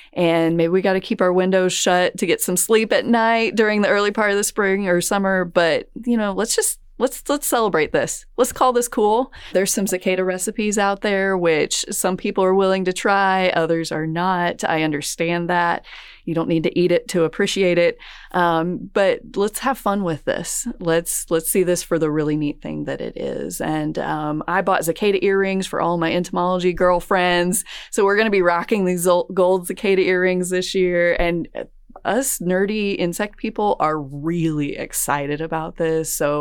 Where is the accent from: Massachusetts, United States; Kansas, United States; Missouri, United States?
Missouri, United States; in the part of the state that I grew up in Southwest Missouri. We had both 13 and 17 years coming out then.